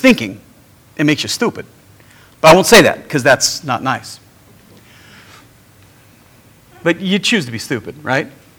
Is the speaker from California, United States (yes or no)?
yes; Los Angeles, California, United States; I grew up in South Central LA. I grew up in the ghetto.